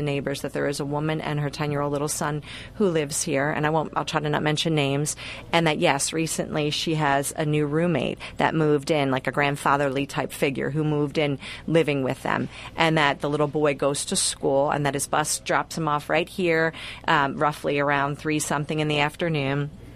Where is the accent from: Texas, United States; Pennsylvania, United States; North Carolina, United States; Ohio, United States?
Pennsylvania, United States; because I'm a Bucks County, you know, I was raised in Bucks County